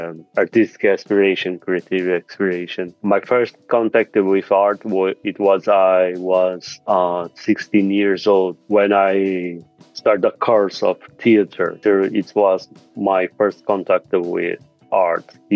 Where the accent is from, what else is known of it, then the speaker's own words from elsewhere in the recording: Brazil; English is a second language; now in Buenos Aires, Argentina; I am from Brazil, but I live and work in Buenos Aires, Argentina, and I am a figurative painter.